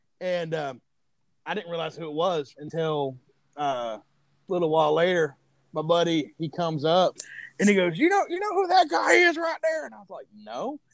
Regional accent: New Hope, Alabama, United States; I'm from New Hope. You know, like New Hope has like a population of like maybe a couple thousand

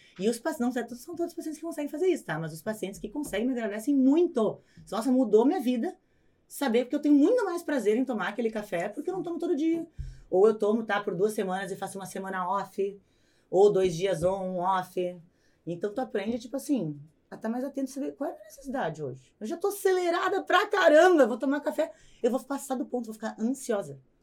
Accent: Northeast Region, Brazil; born there; Nasci no lugar errado, tipo, nasci no Nordeste.

